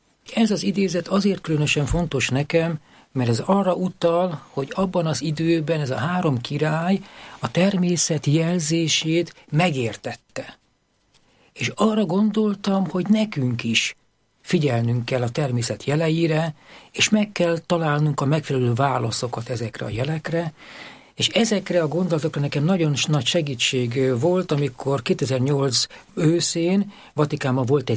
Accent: Budapest, Hungary; Én Budapestnek egy külvárosi részén, Csillaghegyen nőttem föl, ez egy kertvárosi rész, ami csak a II. Világháború után lett Budapestnek a része. Édesanyám itt született, itt nőtt föl, és hát ebben a családi házban éltük az életünket.

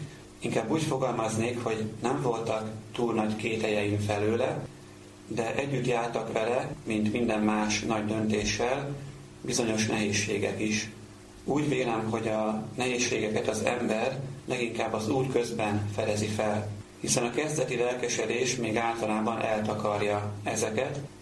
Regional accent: Jánosháza, Vas, Hungary; Valóban János házáról származom, szüleim és anyai nagymamám jelenleg is ott élnek.

